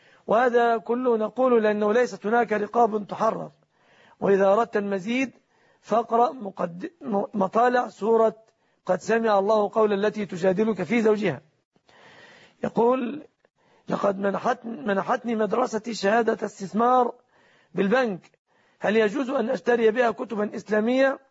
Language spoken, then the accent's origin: Arabic; Egypt; أن يحفظ بلادنا مصر